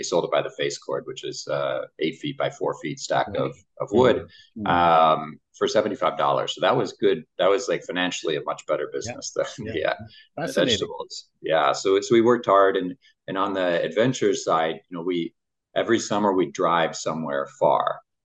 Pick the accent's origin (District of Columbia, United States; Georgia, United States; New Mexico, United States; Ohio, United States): Ohio, United States; Toledo; So I grew up in Toledo, Ohio. So I didn't grow up in Bangalore.